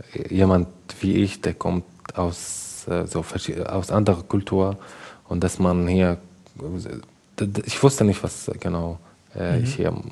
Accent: Syria; German is a second language; ich komme aus Syrien

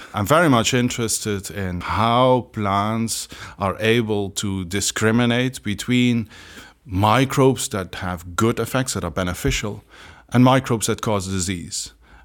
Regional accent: Maastricht, Limburg, Netherlands; born there; English is a second language; I'm Dutch. I was born in Maastricht, son of a fruit grower and a teacher.

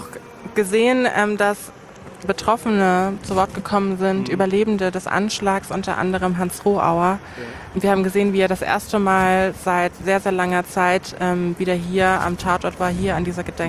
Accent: Munich, Bavaria, Germany; Ja, also ich bin ja hier in München zur Schule gegangen

